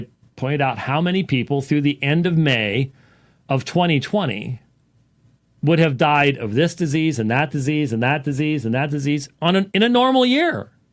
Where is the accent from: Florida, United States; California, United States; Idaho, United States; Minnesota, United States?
Minnesota, United States; Minneapolis; born there; I hate to see that in my my home, the town of my birth. But yeah, I was born in Minneapolis.